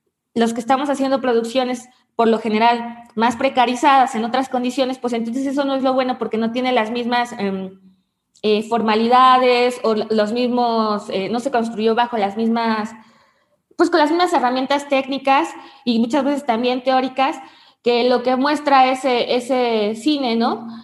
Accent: Puebla, Mexico; la ciudad de Puebla, que es de donde yo soy.

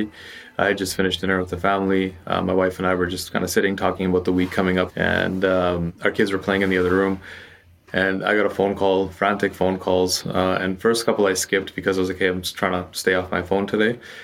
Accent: Canada; I'm born and raised in Canada.

